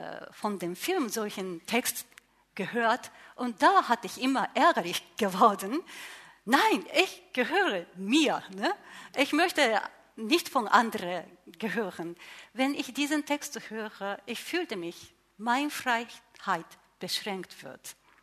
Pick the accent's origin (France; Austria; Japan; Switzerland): Japan; German is a second language; moved away as an adult; now in Germany; ich bin Japanerin. Und im Jahre 2006 durch japanische Missionsgesellschaft Antioch Mission, ich bin als Missionarin aus Japan hierher gesandt worden. Und erstmal war ich in Hamburg